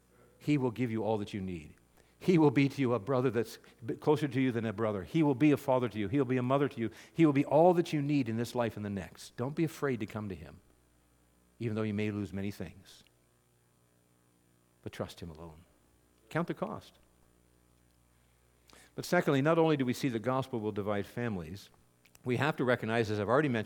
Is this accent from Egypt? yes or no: no; Canada; as a Canadian